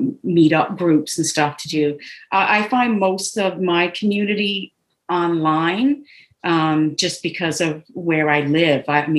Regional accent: Canada; being Canadian, we're allowed to smoke weed here.

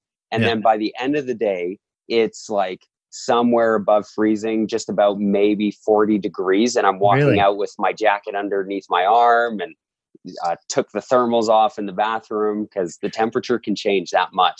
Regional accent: Calgary, Alberta, Canada; I am from Calgary, Alberta, Canada. Okay. Born and raised my whole life. And that's where I'm from, like forever and ever.

